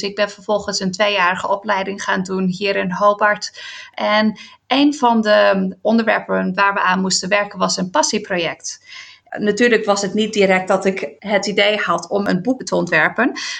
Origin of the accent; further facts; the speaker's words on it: Netherlands; als een typische Nederlander, ben ik nog steeds iedere dag aan het fietsen.